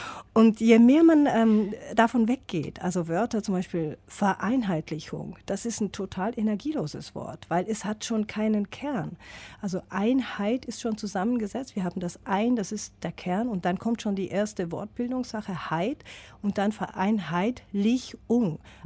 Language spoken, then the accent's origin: German; Switzerland; Ich bin ja Schweizerin.